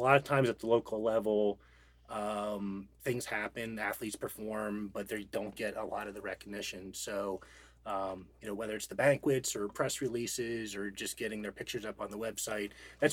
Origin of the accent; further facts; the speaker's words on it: New Jersey, United States; My background is I'm originally from New Jersey and ran and competed back in high school and then at the University of Virginia.